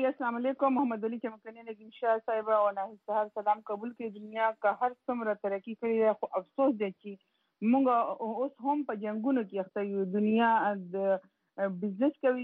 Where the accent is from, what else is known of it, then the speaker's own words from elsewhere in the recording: Khost, Afghanistan; د خوست نه یم